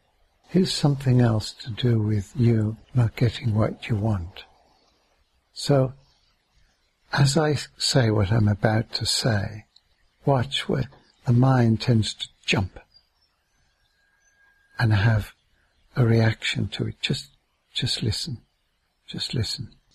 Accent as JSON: {"language": "English", "region": "England", "country": "United Kingdom", "tie": "born there", "said": "Often, especially when I was born in England, it was, we're going on a picnic, it'll probably rain."}